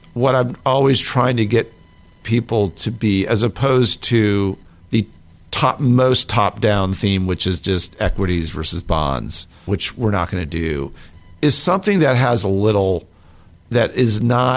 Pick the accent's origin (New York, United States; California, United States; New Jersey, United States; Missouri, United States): New York, United States; As a fan, since I grew up in the New York area and I'm a struggling Mets, Jets, Knicks fan